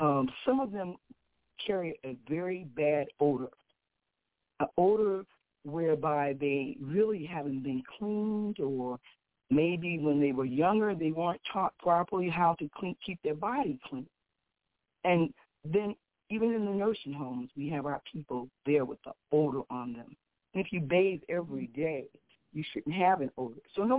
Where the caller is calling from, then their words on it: Chicago, Illinois, United States; here in Chicago, Illinois, in the South Shore